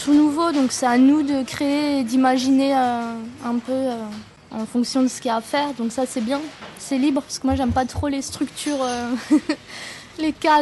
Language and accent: French; Grand Est, France; born there; Je suis née en Alsace d'une maman espagnole et d'un papa parisien.